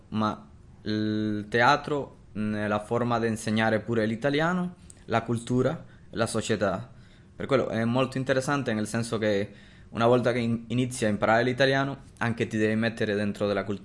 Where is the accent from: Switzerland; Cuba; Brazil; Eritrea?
Cuba; c'era proprio un palco dove si parlava come se fosse al mio paese. Era proprio tornare a Cuba, viaggiare in un attimo al mio paese.